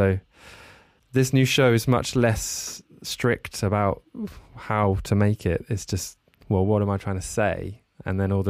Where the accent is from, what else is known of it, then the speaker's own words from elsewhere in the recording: Bourne End, South East England, United Kingdom; I grew up in a village called Bourne End in Buckinghamshire, which was like 1 hour from London. It was kind of halfway between London and Oxford